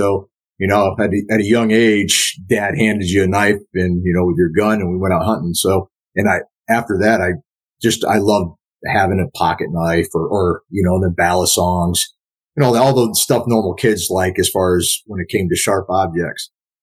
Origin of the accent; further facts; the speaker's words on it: Northeast, United States; I started off in Shaolin Kempo because we're from the Northeast.